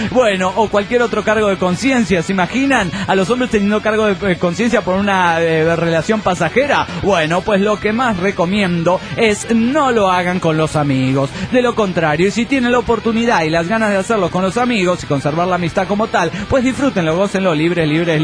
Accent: Puebla, Mexico; Hola amigos, soy … de Puebla, México.

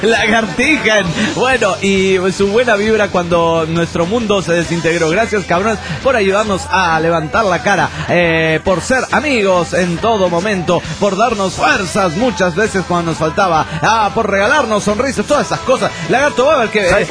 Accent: Chihuahua, Mexico; accent: Chihuahua; now in Delta, United States; me di cuenta que perdí mi acento chihuahuense.

